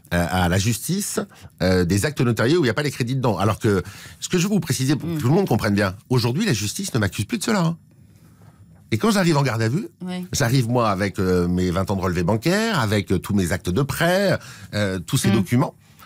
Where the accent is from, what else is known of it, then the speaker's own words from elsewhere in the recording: Île-de-France, France; je suis des Hauts-de-Seine